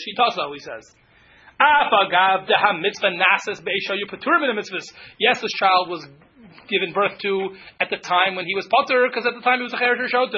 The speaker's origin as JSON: {"language": "English", "town": "Cincinnati", "region": "Ohio", "country": "United States", "tie": "born or raised there", "said": "But when I grew up in Cincinnati, there was a Rav who had a son who was definitely off."}